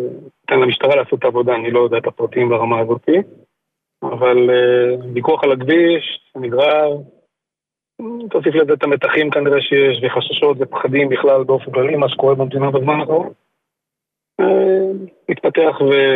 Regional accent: Prazon, Northern District, Israel; באזור הגלבוע פה, באזור שלנו, דווקא גנר, סנדלה, מוקבלה, אני בן מושב פרזון, חקלאי לא קטן פה מהאזור

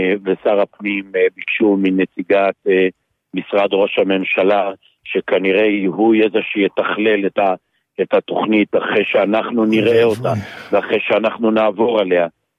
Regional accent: Northern District, Israel; born there; אני אומר את זה אחרי שאני נולדתי פה, מגדל את הילדים שלי פה

